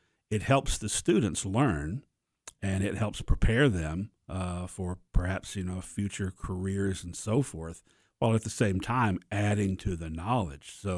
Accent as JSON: {"language": "English", "town": "Sparta", "region": "Tennessee", "country": "United States", "tie": "born or raised there", "said": "I'm from this area originally. I was born in Sparta, and I got my undergrad at Tech."}